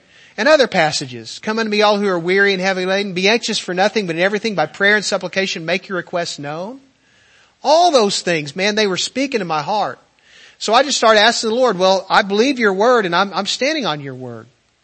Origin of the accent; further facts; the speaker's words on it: Richland, United States; We grew up together in Richland.